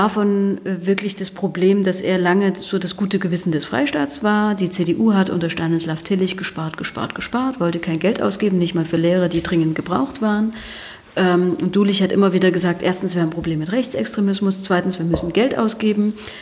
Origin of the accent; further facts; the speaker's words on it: Saxony, Germany; ich komme aus dem Erzgebirge.